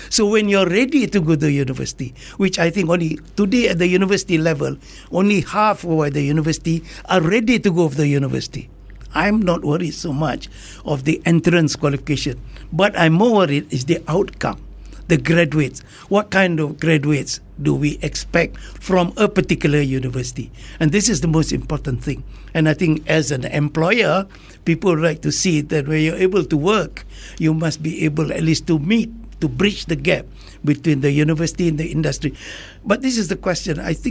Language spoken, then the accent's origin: English; Malaysia; as a Malaysian